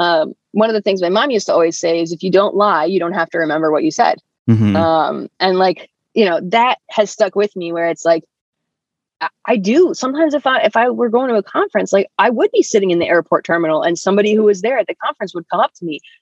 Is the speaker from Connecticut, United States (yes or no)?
yes; Connecticut, United States; I am from Connecticut. UConn women's basketball is like our professional sports league.